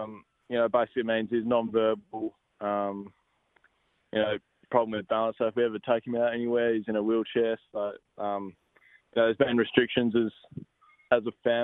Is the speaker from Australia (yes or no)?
yes; Joondalup, Western Australia, Australia; Yeah, so I grew up in Joondalup, in Perth.